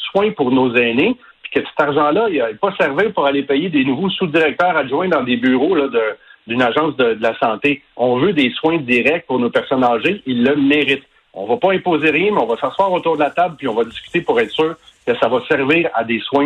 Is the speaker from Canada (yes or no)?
yes; Quebec, Canada; Moi, je suis Québécois d'abord et avant tout